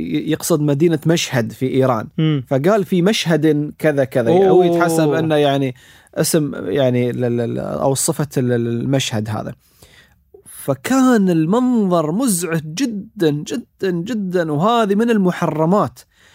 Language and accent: Arabic; United Arab Emirates; وشفنا نحن وللأسف نوعا ما هذا مو موجود عندنا في الإمارات